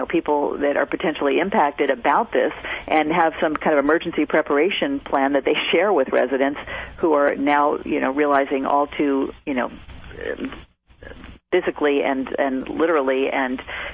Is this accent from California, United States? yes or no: yes; San Francisco, California, United States; there's a big one brewing for my hometown, San Francisco, this evening